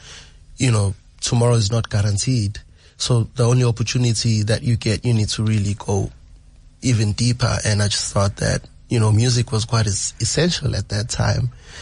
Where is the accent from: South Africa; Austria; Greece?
South Africa; Nongoma, KwaZulu-Natal; he comes from Ulundi and I come from Kwanongoma. And, you know, that's like a couple of kilometers, like, apart.